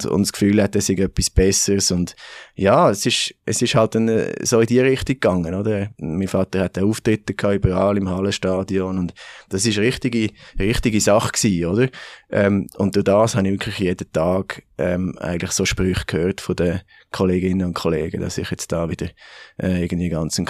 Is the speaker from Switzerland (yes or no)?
yes; Zurich, Switzerland; also born or lived in Bern; eigentlich die grosse Änderung ist gewesen, wo wir dann ins Zürich-Biet sind gezügelt. Mein Vater hat den Arbeitgeber gewechselt und so sind wir eigentlich in Richterswil dann, sind wir aufgewachsen, ich und mein Bruder, mit der Familie.